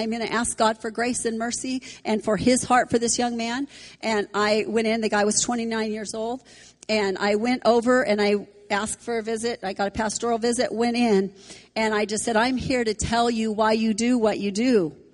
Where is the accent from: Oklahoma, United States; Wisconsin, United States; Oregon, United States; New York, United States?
Oregon, United States; Brooks; And I said, oh my word, I was raised in Brooks, Oregon.